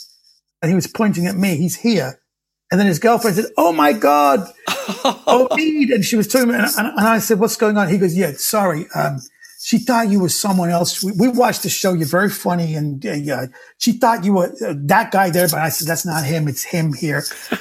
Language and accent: English; United Kingdom; And I said, yeah, but I was born and raised in Britain.